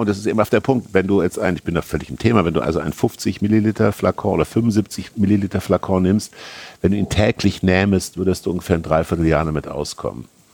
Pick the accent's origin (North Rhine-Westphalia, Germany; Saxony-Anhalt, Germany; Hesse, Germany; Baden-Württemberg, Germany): Hesse, Germany; Kassel; ich bin nah am Wald groß geworden. Also Kassel liegt so umgeben von Wald und ich bin sehr nah am Wald groß geworden.